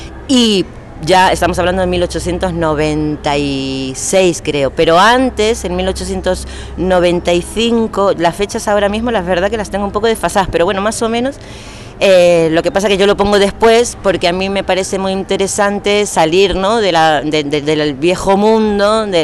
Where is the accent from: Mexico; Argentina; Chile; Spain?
Argentina; yo que vengo de Argentina, Hay un espacio en Argentina de memoria histórica